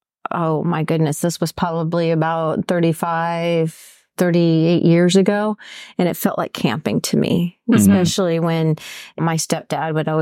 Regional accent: Arizona, United States; Well, we're from Arizona. We have recently retired.

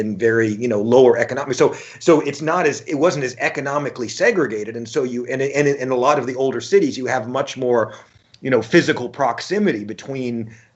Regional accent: Austin, Texas, United States; I grew up in Austin, Texas, and we had the Austin police

